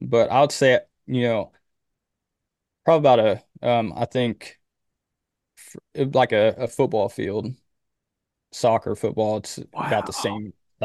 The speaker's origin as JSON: {"language": "English", "country": "United States", "said": "which I know you're from the UK and I'm from the States"}